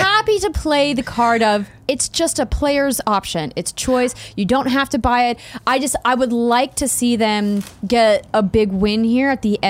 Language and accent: English; Fargo, North Dakota, United States; I think about my hometown in Fargo, North Dakota, and you have to live in the right neighborhood to get the right access